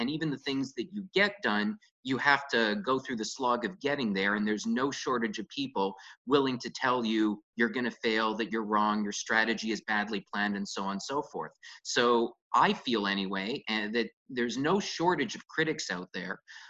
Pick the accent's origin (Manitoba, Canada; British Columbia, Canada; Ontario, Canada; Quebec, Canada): Quebec, Canada; And growing up in Quebec, school buses were basically smoke torture chambers.